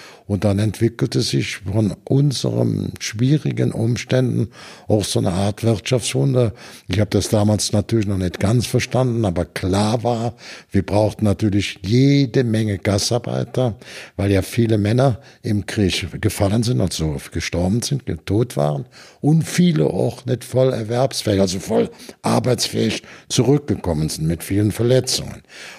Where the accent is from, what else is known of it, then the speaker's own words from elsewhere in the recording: Brühl, North Rhine-Westphalia, Germany; Und ich bin in Brühl-Grohlwerk groß geworden.